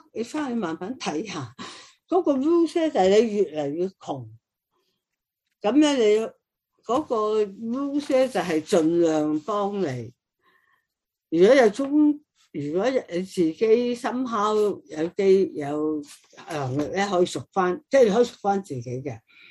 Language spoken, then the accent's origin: Cantonese; China; 咁你你我哋中國人都有嘅，譬如可以賣身嘅